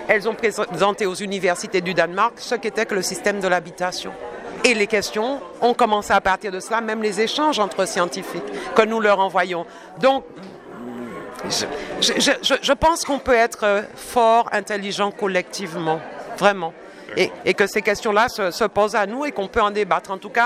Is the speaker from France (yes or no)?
yes; Martinique, France; Et je m'interroge profondément en tant que Martiniquaise